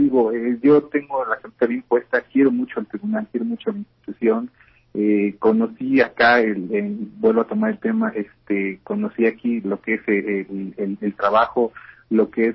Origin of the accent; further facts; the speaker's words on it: Puebla, Mexico; sí, yo soy aquí originario de Puebla